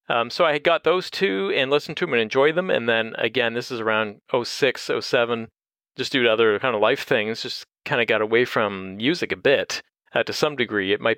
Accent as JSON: {"language": "English", "town": "Windsor", "region": "Ontario", "country": "Canada", "tie": "born or raised there", "said": "because I grew up in Windsor. So, I mean, we had a lot of Detroit radio"}